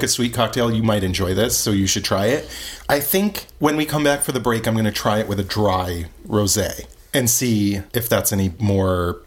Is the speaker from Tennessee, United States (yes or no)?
no; New York, United States; It's from my home area where I grew up in the Finger Lakes.